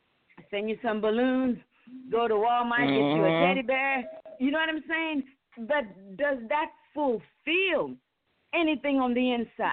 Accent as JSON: {"language": "English", "country": "St. Lucia", "tie": "born or raised there", "moved": "yes", "lives_now": "U.S. Virgin Islands", "said": "I remember when I was growing up in St. Lucia, I don't remember celebrating Valentine's. But when I moved to the U.S. Virgin Islands, when we got to school"}